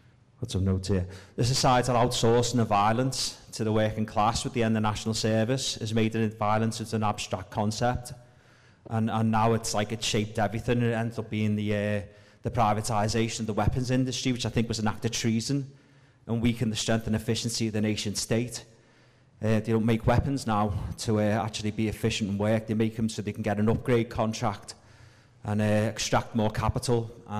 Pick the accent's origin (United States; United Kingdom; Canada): United Kingdom; Liverpool, North West England; from Liverpool.